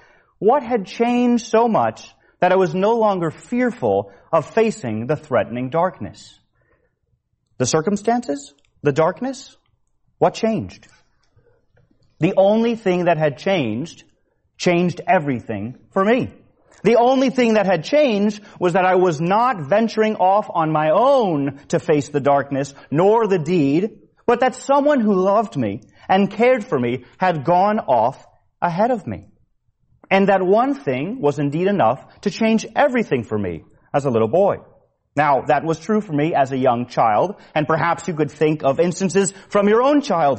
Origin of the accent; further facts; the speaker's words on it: Connecticut, United States; Brothers and sisters, I grew up in the woods. I say I grew up in Connecticut, and some people assume I grew up in New York City.